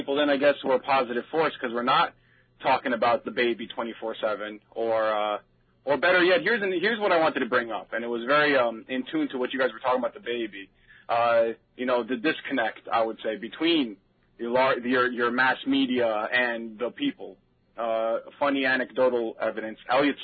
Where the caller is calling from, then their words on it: Stony Brook, New York, United States; I'm calling actually from Stony Brook, New York, by way of Brooklyn.